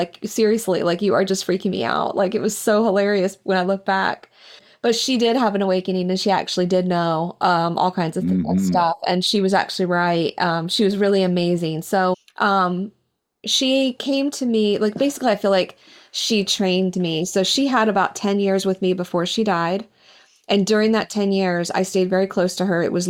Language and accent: English; Indiana, United States; I grew up in Indiana, just north of Indianapolis.